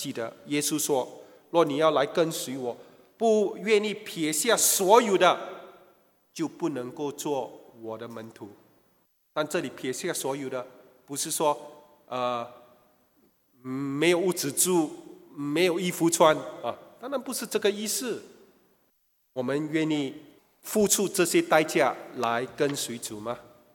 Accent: China; 他到中国去学习当地的语文习俗，把福音传给我们中国人。

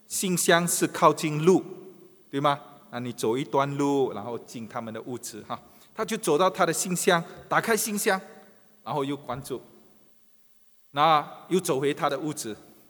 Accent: Singapore; 那我们新加坡人呢，大多数都住在这个政府所谓政府主屋，你们都明白哈，都是高楼的。那我们的屋子都没有一个院子啊

